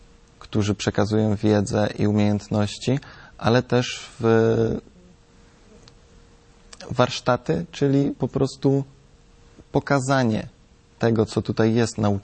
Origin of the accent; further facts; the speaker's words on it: Piotrków Trybunalski, Łódź Voivodeship, Poland; Pochodzę z Piotrkowa Trybunalskiego.